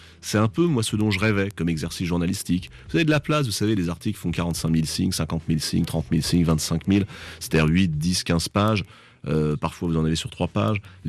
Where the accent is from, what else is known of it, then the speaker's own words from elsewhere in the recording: France; On est français et on comprend ce monde depuis notre point de vue de français